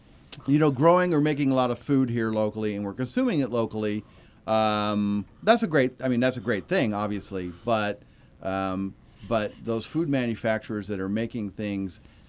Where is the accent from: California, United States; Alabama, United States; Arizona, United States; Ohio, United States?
California, United States; so I said, "Well, I'm from Humboldt County, where they're made."